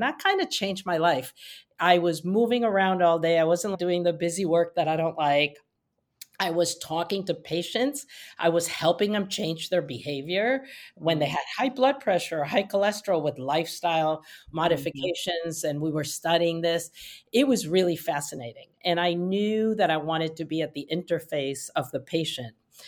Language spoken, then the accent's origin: English; Argentina; I became naturalized because I'm from Argentina. And at 18, I became naturalized so I could apply to medical schools.